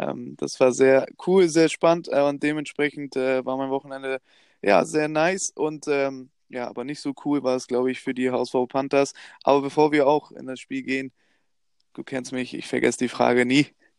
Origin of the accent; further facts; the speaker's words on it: Hamburg, Germany; Und man kann ja ruhig sagen, dass wir als Hamburger ruhig schon parteiisch waren.